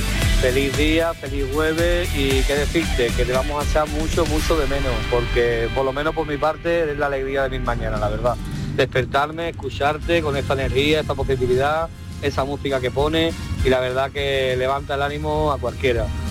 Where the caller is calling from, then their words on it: Ayamonte, Andalusia, Spain; Un abrazo y … de Ayamonte.